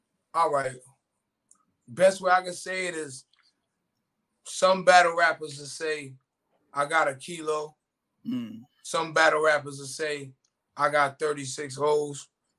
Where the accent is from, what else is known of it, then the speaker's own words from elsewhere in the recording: Hartford, Connecticut, United States; a lot of shit y'all don't recognize because I'm from Hartford. It ain't popular.